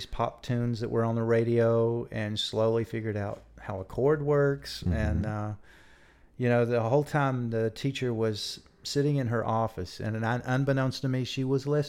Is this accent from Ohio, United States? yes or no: no; Bristol, Virginia, United States; Bristol, Virginia.